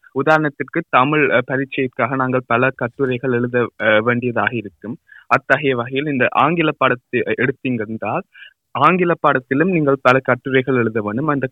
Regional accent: Sri Lanka; இலங்கையில் தான் நான் பிறந்து வளர்ந்தேன்.

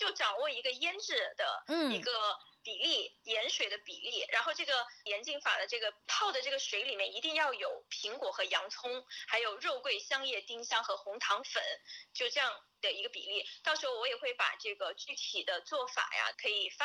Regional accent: Hunan, China; 因为我是湖南人，然后湖南人那种辣就真的是辣到你头皮发麻。

